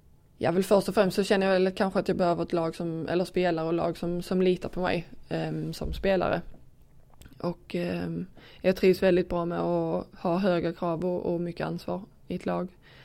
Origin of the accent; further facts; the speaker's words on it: Verum, Skåne, Sweden; visste inte riktigt var jag skulle ta vägen där hemma i Verum.